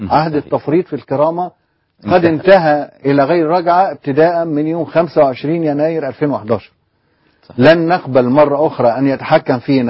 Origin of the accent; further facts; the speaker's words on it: Upper Egypt, Egypt; وأنا صعيدي ومن قرية صعيدية